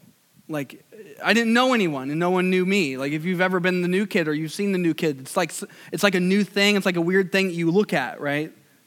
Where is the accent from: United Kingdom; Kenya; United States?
United States; Fort Wayne, Indiana; I grew up in DuPont Estates. If you're familiar with Fort Wayne, Indiana, DuPont Road, there's a trailer park on DuPont Road that I grew up with my mom and my brother